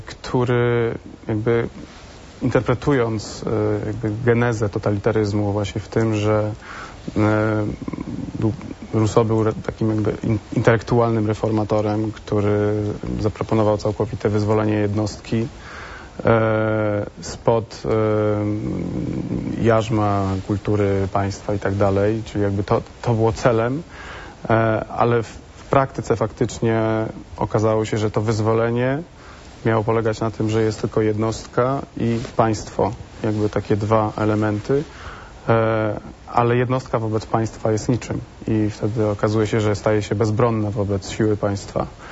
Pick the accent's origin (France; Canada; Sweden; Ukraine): France; Lourdes, Occitanie; ponieważ sam pochodzę z Lourdes. Jestem szczególnie przywiązany do tego miejsca.